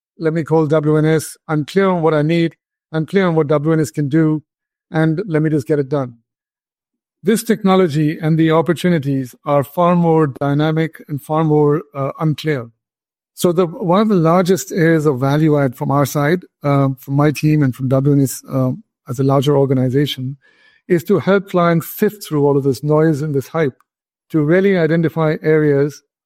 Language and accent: English; India; now in United States; I'm an engineer by background, ended up in the US. I'm originally from India